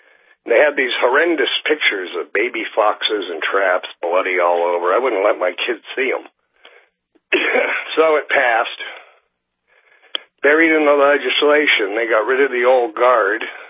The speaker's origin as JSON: {"language": "English", "region": "Massachusetts", "country": "United States", "moved": "yes", "said": "I'm a refugee from Cape Cod. They did a very similar thing out there. I've been out here about 20 years now."}